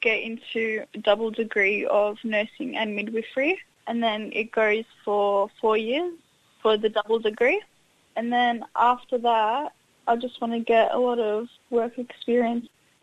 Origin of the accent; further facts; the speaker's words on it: Syria; now in Australia; I come from Syria.